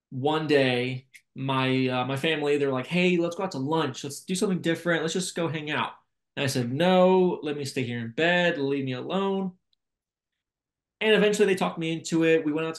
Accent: Virginia, United States; Now, I'm from Virginia. In November, it's kind of hit or miss, but at that time it was a little cold.

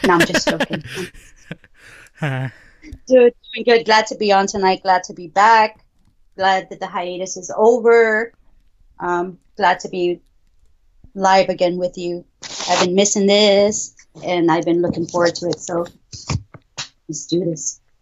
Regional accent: Texas, United States; Don't talk about fences. I'm from Texas.

